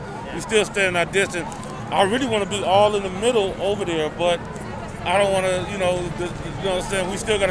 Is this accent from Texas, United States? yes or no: no; Los Angeles, California, United States; Yeah, I was born in Watts, California. Yeah, so I done been through the 92 riot, all that.